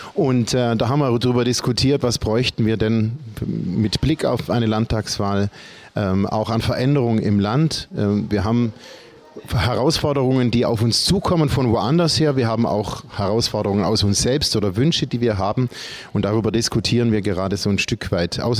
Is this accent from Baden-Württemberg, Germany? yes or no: yes; Leutkirch, Baden-Württemberg, Germany; Ich bin genau 50 Jahre alt, noch gar nicht so lange. Ich wohne in Kisleck im Allgäu. Ich bin aufgewachsen in Leutkirch.